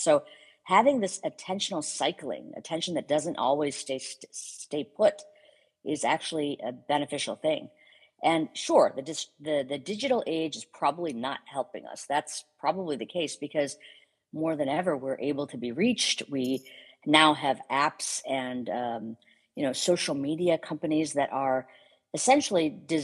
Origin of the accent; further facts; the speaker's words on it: United States; I'm an Indian woman, I grew up in a culture, even though I grew up in the US, of course, my home life was very much the immigrant Indian experience.